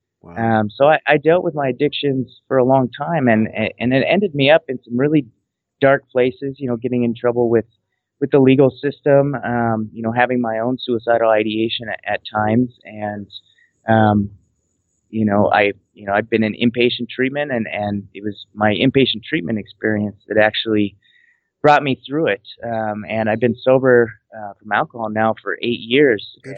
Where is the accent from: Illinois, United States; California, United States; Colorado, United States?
Colorado, United States; Fort Collins; Well, I'm actually from Fort Collins, Colorado